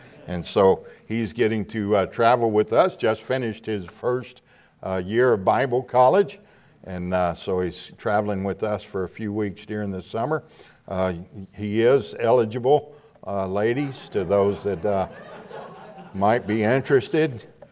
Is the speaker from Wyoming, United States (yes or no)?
no; Pasadena, Texas, United States; I'm from the Houston area, from Pasadena, Texas. I never thought in my wildest dreams I'd be up in New York preaching.